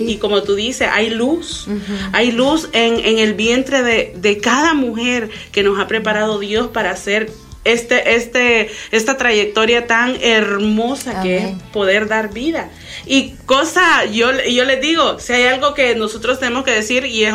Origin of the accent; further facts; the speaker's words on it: El Salvador; aunque en mi país, El Salvador, no está totalmente legalizado